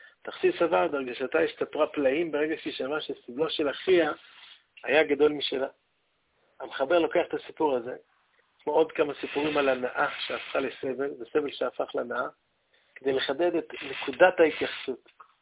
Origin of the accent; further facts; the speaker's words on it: Haifa, Haifa District, Israel; זכיתי גם אני להכיר אותו בתור חיפאי.